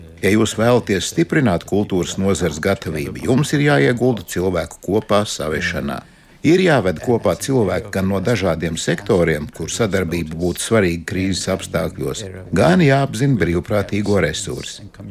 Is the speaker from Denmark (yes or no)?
yes; Denmark; Latvian is a second language; Atšķirības starp Baltijas valstīm un manu dzimteni Dāniju ir tāda, ka mēs tiecamies visu pieņemt par pašsaprotamu, jo nekad neesam piedzīvojuši okupāciju